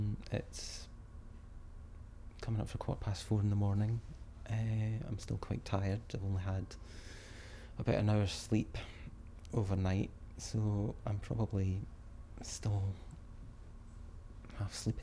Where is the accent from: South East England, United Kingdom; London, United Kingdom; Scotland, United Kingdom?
Scotland, United Kingdom; Falkirk; I'm 39 years old and I'm from Falkirk.